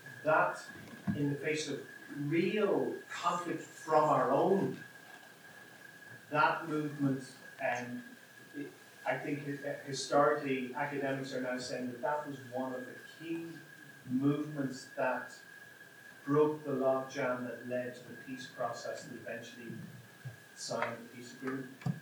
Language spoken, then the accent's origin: English; Northern Ireland, United Kingdom; I'm from Northern Ireland